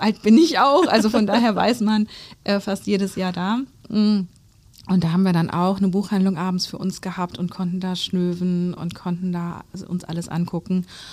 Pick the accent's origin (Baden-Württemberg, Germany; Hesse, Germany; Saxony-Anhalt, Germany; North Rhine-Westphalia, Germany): North Rhine-Westphalia, Germany; Düsseldorf; Und das in meiner Heimatstadt Düsseldorf. Also zu dem Zeitpunkt habe ich noch gar nicht wieder in Düsseldorf gewohnt, sondern woanders, aber ich wusste, es geht wieder zurück